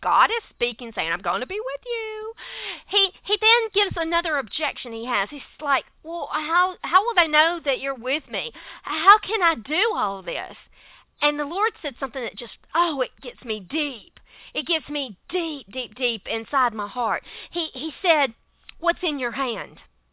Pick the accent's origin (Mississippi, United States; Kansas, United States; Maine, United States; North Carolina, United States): Mississippi, United States; Laurel; accent: southern; I know I've got a pitifully southern accent. For heaven's sake, I grew up in Mississippi. You don't get any more southern than 90 miles from the coast living in Laurel, Mississippi.